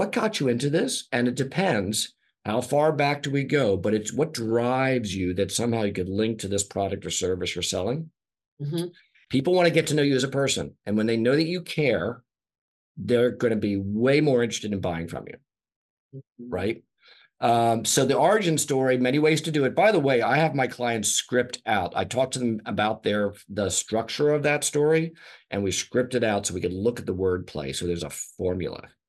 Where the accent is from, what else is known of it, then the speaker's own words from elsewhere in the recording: Philadelphia, Pennsylvania, United States; I'm from Philly.